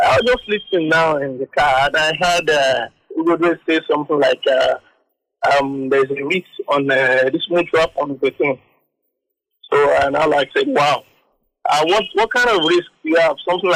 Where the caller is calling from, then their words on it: Ikorodu, Lagos, Nigeria; I'm calling from somewhere in Ikorodu.